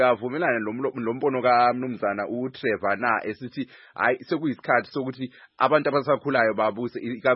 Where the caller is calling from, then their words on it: Polokwane, Limpopo, South Africa; I'm watching from Polokwane in South Africa.